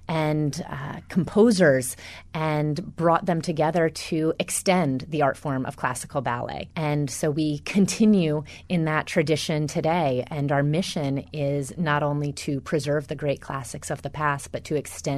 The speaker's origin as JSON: {"language": "English", "region": "North Carolina", "country": "United States", "tie": "born or raised there", "said": "I grew up in North Carolina and always admired ABT"}